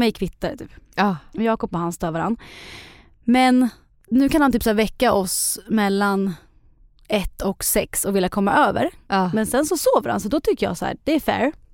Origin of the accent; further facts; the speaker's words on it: Eskilstuna, Södermanland, Sweden; Ja, jag är ju från Eskilstuna.